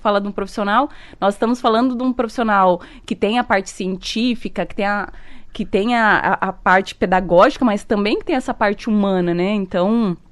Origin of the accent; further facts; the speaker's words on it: Altônia, Paraná, Brazil; born there; also born or lived in Umuarama / Curitiba; now in Cascavel, Brazil; Eu sou de fora. Eu nasci em Altônia, é perto. Uhum. Estudei em Umuarama, foi a primeira turma de biomedicina de Umuarama. E aí depois disso fui, estudei, morei em Curitiba, voltei. E agora estou em Cascavel.